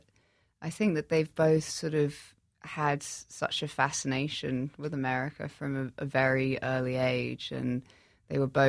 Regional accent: England, United Kingdom; growing up in England

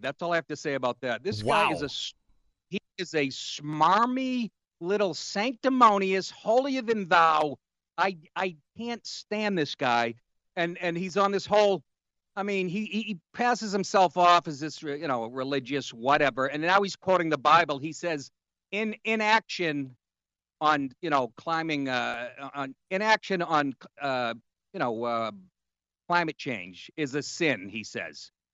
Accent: Boston, Massachusetts, United States; He's first of all, he talks like me. I'm from Boston.

